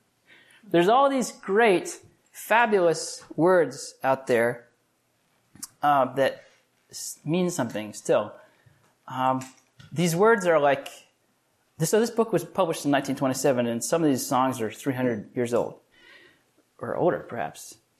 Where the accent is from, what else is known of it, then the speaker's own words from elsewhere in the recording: Midwest, United States; As a Midwesterner, a middle child of seven kids, it's true, though.